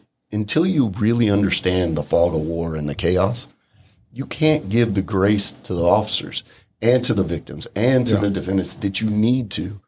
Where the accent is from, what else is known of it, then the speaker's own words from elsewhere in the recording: Houston, Texas, United States; Lifelong Houstonian. Born and raised in Houston, Harris County.